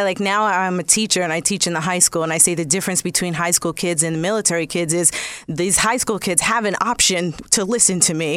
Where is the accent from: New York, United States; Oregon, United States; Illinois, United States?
New York, United States; Central Islip; also born or lived in Brentwood / Bayshore; I grew up, I moved around a lot as a kid, so I grew up everywhere in Central Islip, Brentwood, and Bayshore.